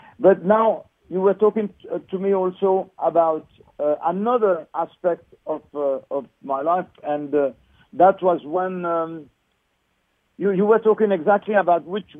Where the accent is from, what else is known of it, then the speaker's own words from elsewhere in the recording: Geneva, Switzerland; English is a second language; after that, of course, I came back to my own town in Geneva, Switzerland. And then that's when, since I didn't speak a word of English still